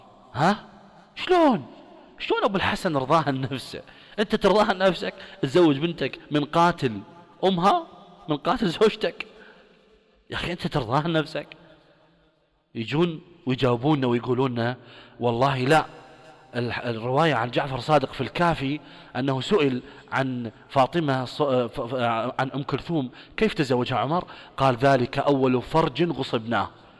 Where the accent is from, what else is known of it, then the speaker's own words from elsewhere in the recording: Iraq; أنا رجل عراقي وإحنا من العراق يا أخي